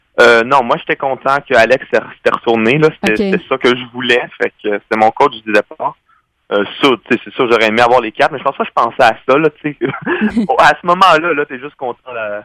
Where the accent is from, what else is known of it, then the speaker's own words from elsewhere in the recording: Ottawa, Ontario, Canada; Ouais, c'est ça. Je viens d'Ottawa.